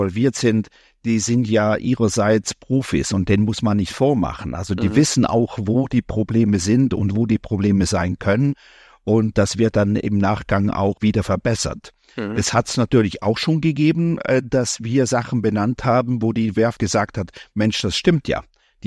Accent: Switzerland

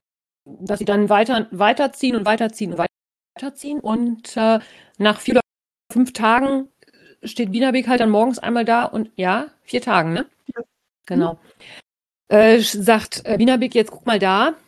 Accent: North Rhine-Westphalia, Germany; Ich komme aber lieber aus Ostwestfalen als aus dem südlichen Landkreis Osnabrück.

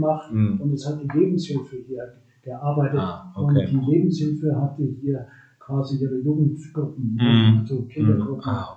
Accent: Winsbach, Bavaria, Germany; Also gleich nach dem Gymnasium in Winsbach, wo ich groß geworden bin.

